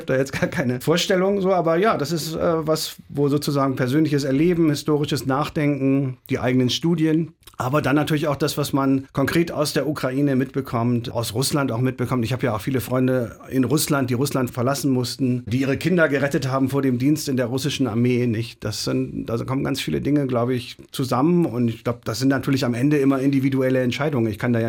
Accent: Bremen, Germany; Also ich bin in Bremen aufgewachsen, relativ friedensbewegt in Westdeutschland

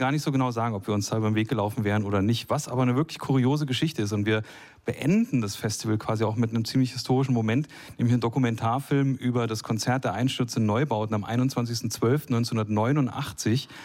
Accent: Germany; Ich war Zonenrandgebiet Wessi, aber immerhin doch noch Wessi. Also 6 Kilometer vorm Zaun quasi groß geworden.

